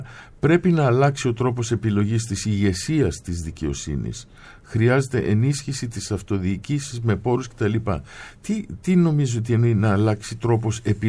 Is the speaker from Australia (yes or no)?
no; England, United Kingdom; Μεγάλωσα και λίγο στην Αγγλία